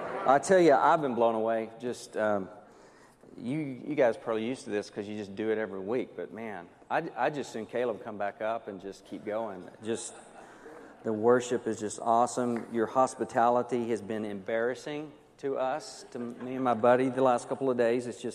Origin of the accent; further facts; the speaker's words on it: Texas, United States; accent: southern; You may sense a little southern deal. So I'm from Texas.